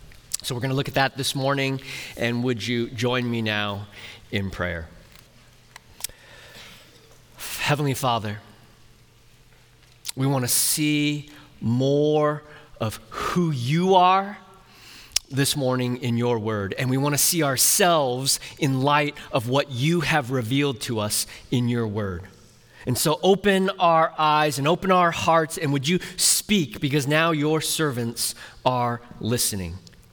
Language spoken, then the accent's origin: English; California, United States; moved away as an adult; now in Minnesota, United States; I'm not one of those Swedish immigrants. I'm a transplant from California, and so my kids know that we root for the 49ers because I grew up watching Steve Young and Jerry Rice.